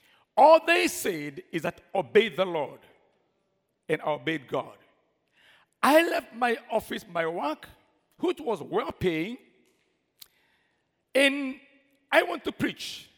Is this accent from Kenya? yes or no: yes; Sabatia, Vihiga County, Kenya; I come from Sabatia Fire Station where we only sold donkeys and the best transport we saw is donkeys.